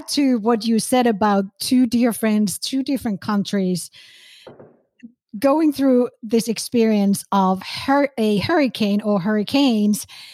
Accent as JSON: {"language": "English", "country": "Finland", "moved": "yes", "lives_now": "United States", "said": "I am originally from Finland. I've been here for over 20 years. So I am more American now than, you know, I probably ever was a Finnish person."}